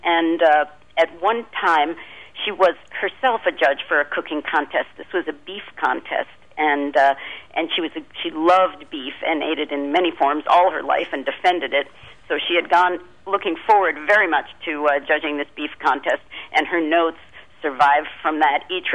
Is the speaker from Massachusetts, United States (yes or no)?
no; New York, United States; And just speaking only as a New Yorker, I have to say the idea of an indulgent Scrapple recipe sounds very startling